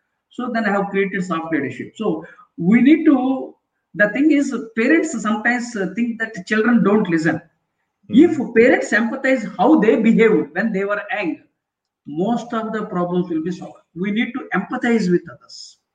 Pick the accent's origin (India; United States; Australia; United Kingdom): India; born there; See, I was born in India. That is different.